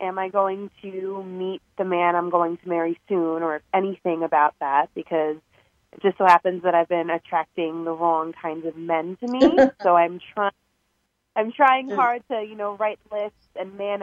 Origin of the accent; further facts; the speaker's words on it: Paramus, New Jersey, United States; I was hoping that you would see that I was from Paramus.